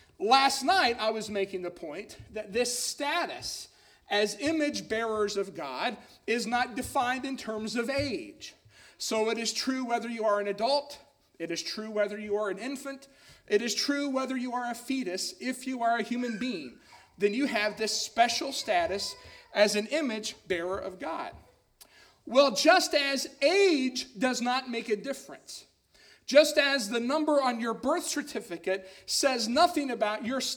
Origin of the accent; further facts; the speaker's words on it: Kentucky, United States; kids from my home state, a state that I feel so blessed to be a part of, the place that I still call home and still think of as home, that it would be kids from Kentucky who would do this.